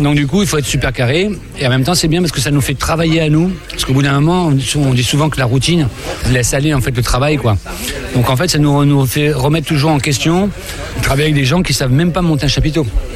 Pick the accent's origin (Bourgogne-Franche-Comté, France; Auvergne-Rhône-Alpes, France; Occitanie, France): Occitanie, France; nous, on vient d'Ariège